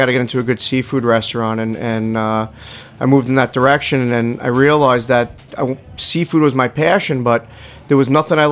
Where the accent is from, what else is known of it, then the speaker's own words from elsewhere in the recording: Richmond, Rhode Island, United States; You know, I grew up in Richmond Town, and then I later on moved over to Westerly, but you always make the trek to Lee's.